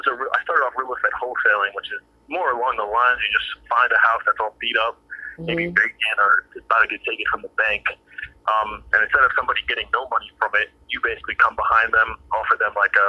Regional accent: New Jersey, United States; I'm 23 years old. I'm from New Jersey.

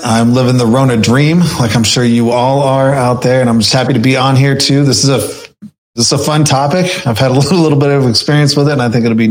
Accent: Texas, United States; And being being that I'm from the Texas area

